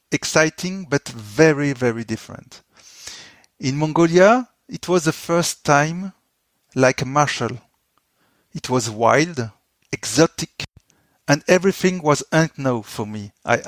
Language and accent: English; France; English is a second language; because I came from France.